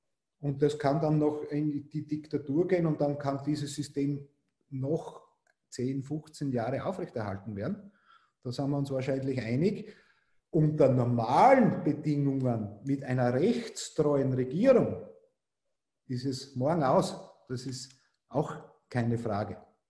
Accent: Austria; als Österreicher

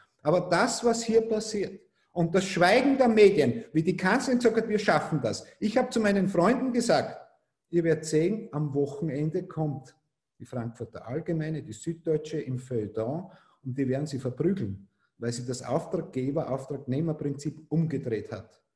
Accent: Austria; als Österreicher

